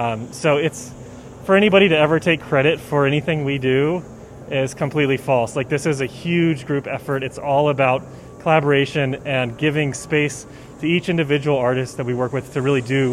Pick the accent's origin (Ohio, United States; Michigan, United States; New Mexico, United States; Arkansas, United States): New Mexico, United States; Santa Fe; I think about what it would feel like for someone to come into my hometown in Santa Fe